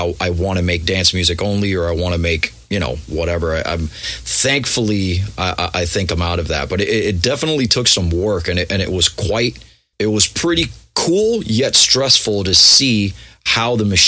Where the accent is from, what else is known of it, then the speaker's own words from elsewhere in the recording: Miami, Florida, United States; And I'm like, yeah, dude, I'm … I'm from here. I'm from Miami.